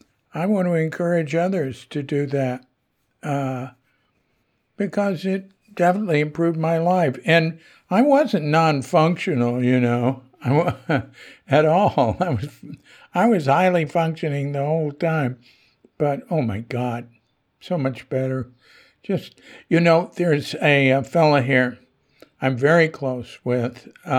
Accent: Texas, United States; I'm from Texas, and I was taught growing up to brag.

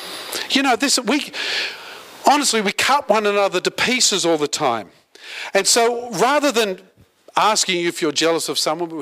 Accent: Australia; And so Aussies, all due respect to us, and I'm as Aussie as a gum leaf and I love my nation

